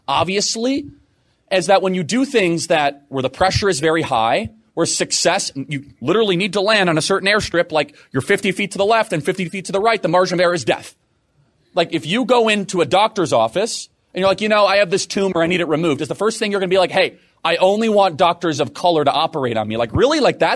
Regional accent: United States; Now, I remember growing up in America and saying segregation was evil.

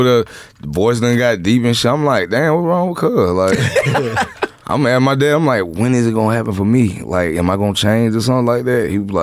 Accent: Atlanta, Georgia, United States; I'm from Southside Atlanta. You know what I'm saying? Cleveland Avenue. I done stayed in Cleveland Avenue, Pryor Road, Lakewood Village, Carver Home, all that.

